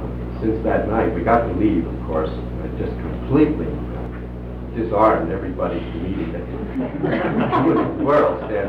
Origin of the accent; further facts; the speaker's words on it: California, United States; We agreed, of course. We're from California.